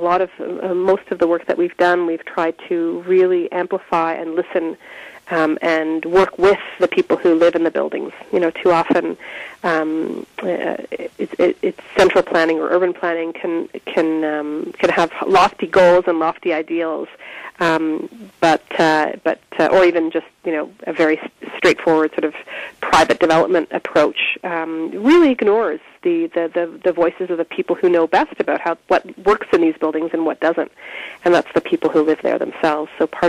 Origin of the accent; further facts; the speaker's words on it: Waterloo, Ontario, Canada; I'm actually originally from Waterloo